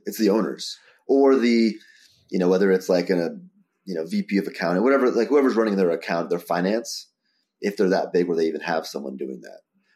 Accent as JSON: {"language": "English", "region": "New Jersey", "country": "United States", "tie": "born or raised there", "said": "I grew up in Jersey, by the way, Christy."}